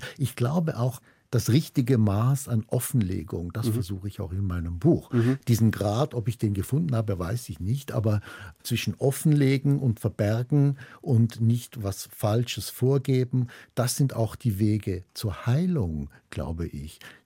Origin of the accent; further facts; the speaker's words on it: Switzerland; wenn ich das als Schweizer sagen darf, mit auch französischem Pass